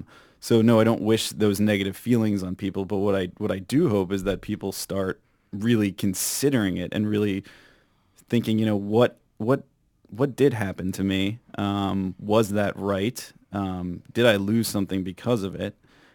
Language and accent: English; United States; I was like, I'm growing up in America. This is a civilized country.